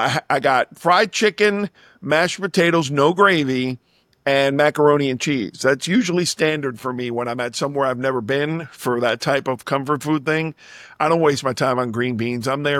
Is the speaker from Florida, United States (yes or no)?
yes; Florida, United States; Considering I'm from Florida, I'm in Miami all the time. I just hadn't been to Fort Myers.